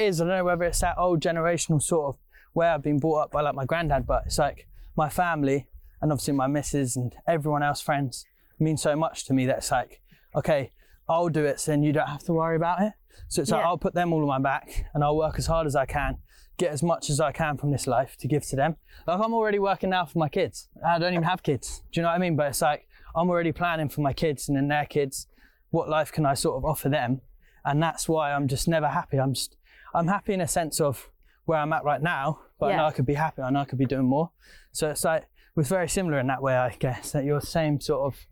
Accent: the north of England, United Kingdom; accent: northern; Don't quote my northern accent, by the way, I'm sorry.

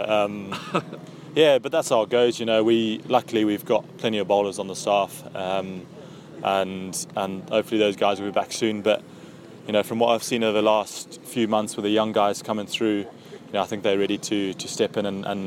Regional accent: Zimbabwe; growing up in Zimbabwe

